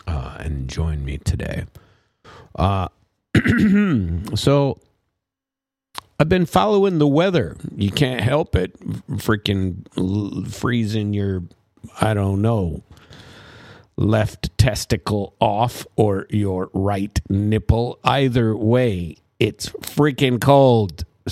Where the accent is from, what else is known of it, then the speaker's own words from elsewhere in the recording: Minnesota, United States; I grew up in Minnesota, for God's sake.